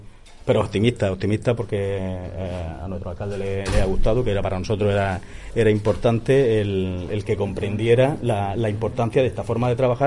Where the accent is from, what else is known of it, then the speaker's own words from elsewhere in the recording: Cartagena, Region of Murcia, Spain; Sí que es cierto que somos de Cartagena y nos gustaría que Cartagena abanderara esta nueva forma de trabajar.